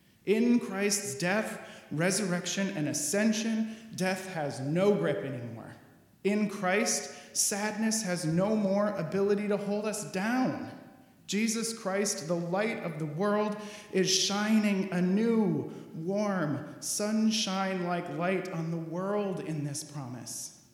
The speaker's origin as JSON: {"language": "English", "town": "Minneapolis", "region": "Minnesota", "country": "United States", "tie": "born or raised there", "said": "Minneapolis is my hometown, and it's again waiting in fear and in hope for the outcome of this trial."}